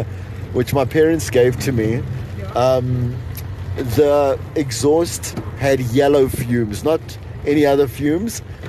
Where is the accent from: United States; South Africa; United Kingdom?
South Africa; What's the point of being South African unless